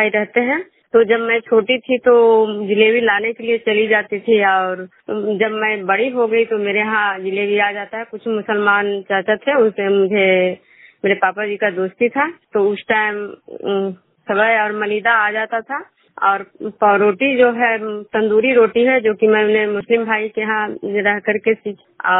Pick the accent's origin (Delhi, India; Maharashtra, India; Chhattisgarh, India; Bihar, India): Bihar, India; Nalanda; मैं विष्णुपुर ग्राम नालंदा जिला नगरसा प्रखंड के निवासी हूँ।